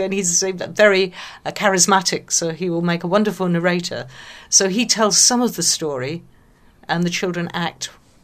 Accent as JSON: {"language": "English", "town": "Manchester", "region": "North West England", "country": "United Kingdom", "lives_now": "Oroville, United States", "said": "I'm from Manchester in England."}